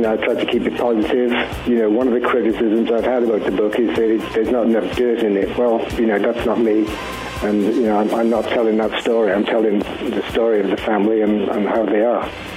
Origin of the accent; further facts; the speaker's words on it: Cardiff, Wales, United Kingdom; in the biggest band that came out of Cardiff, Wales, my hometown, when I was 15 years old.